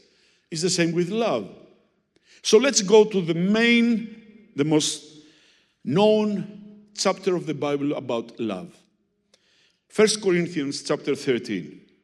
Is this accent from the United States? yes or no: no; Greece; first language Greek; English is a second language; my mother language is not English. So I know I have an accent. Everybody has an accent. It would be more easy for me to preach in Greek